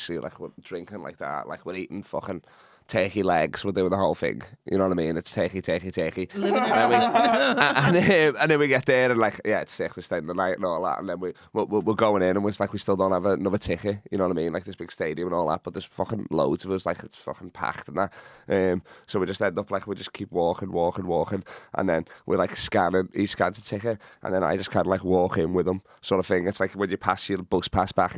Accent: Liverpool, North West England, United Kingdom; To be honest, because I'm from Liverpool, which is like in England, but it's like we got a big football team there, Liverpool Football Club.

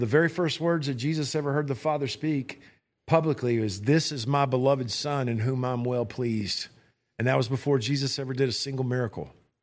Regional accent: Texas, United States; As a Texan, we don't have rites of passage.

